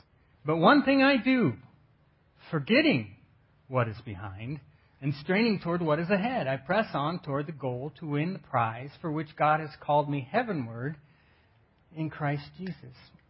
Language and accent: English; Iowa, United States; Back in the day, I grew up in Iowa, and the farmers would keep pretty good records of when they planted and what they did